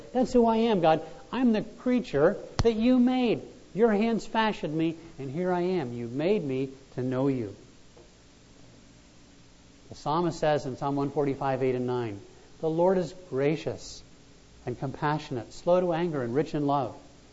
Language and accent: English; Connecticut, United States; I said, well, I grew up in Connecticut and I'm going to college in Massachusetts.